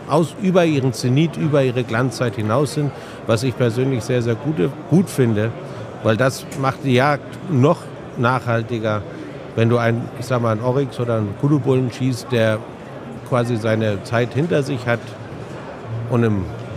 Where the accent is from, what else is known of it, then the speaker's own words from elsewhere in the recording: Namibia; Bei uns in Namibia ist die Yacht eines der streng reguliertesten Industrien überhaupt